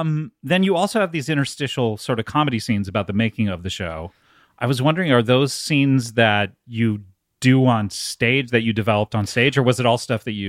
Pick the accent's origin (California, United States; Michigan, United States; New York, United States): California, United States; Orange County, California